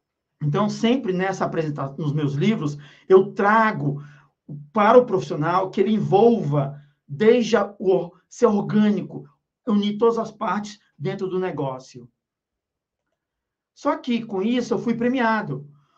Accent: Brasília, Federal District, Brazil; now in Curitiba, Brazil; Estou aqui diretamente de Curitiba, mas sou de Brasília

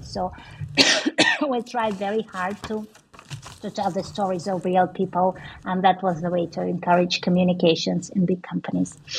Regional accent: Russia; born there; English is a second language; And because I was born in Russia, that was my second return to this country.

